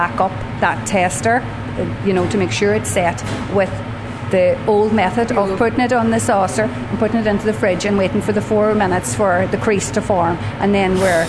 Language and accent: English; Ardara, County Donegal, Ireland; I'm from Ardragh and I've been with Filigan's for the last 14 years.